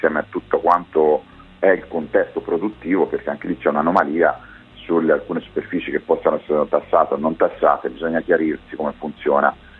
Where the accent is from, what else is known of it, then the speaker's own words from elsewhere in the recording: Siena, Tuscany, Italy; io senese